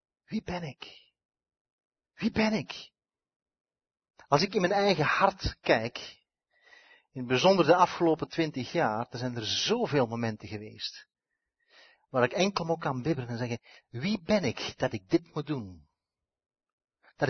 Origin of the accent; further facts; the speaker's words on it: Flanders, Belgium; Beste Vlamingen, ik ben een Vlaming net zoals u.